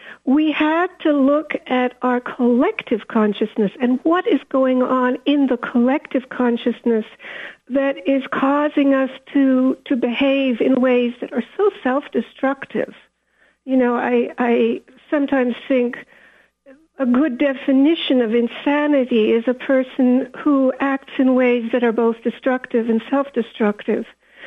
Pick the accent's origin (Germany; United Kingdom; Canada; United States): Germany; when I was growing up in Germany, there were hardly any Jews